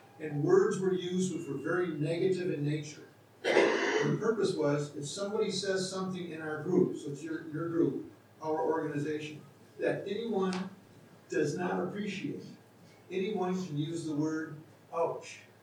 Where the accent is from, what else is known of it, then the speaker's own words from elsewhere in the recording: Minnesota, United States; I'm from Minnesota, I have 23 states